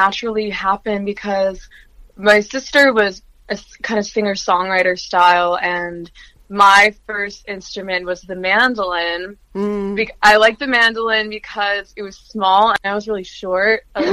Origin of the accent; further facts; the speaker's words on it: Alberta, Canada; even as kids growing up in Alberta.